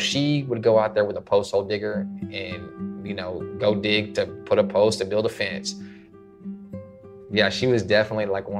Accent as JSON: {"language": "English", "town": "Rockwall", "region": "Texas", "country": "United States", "said": "I'm 36 years old. I'm from Rockwall, Texas, and I've been wrongly convicted for 17 years."}